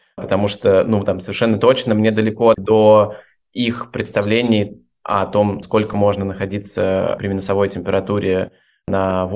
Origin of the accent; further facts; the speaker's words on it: Saint Petersburg, Russia; то, где ты вырос, да, среда, которая окружает тебя ежедневно, ну там, не знаю, в моем случае с детства, как мне нужно прийти в Петропавловскую крепость